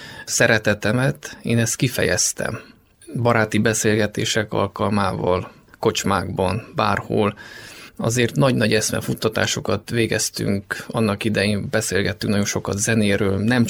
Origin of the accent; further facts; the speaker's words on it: Csíkszentdomokos, Harghita, Romania; tehát hogy egy olyan közösség, egy vidéki közösség, Csíkszentdomokos, az egy olyan közösség, ahol élet